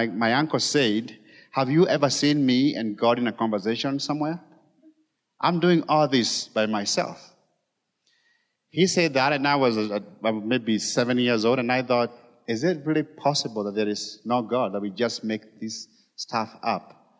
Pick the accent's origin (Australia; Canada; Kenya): Kenya; Kijabe, Kiambu County; moved away as an adult; also born or lived in Molo / Gilgil; I grew up here in Kenya. I grew up in part of the time in Molo, Nakuru, and in Gilgil, and then in Kijabi for most of my life growing up here. Before I went to the U.S., I was 20 years old when I went to the U.S.